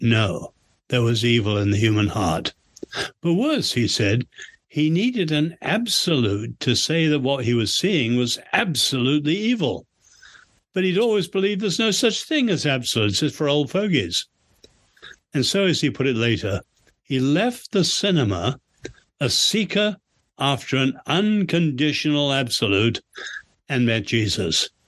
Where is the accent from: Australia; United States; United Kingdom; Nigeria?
United Kingdom; England; moved away; also born or lived in China; So I was born in China to medical missionary parents. But when the revolution came, after 2 years, I was there 2 years under the Reign of Terror, my parents were allowed to send me home. I was 10, to England. And I went to school and then university in England.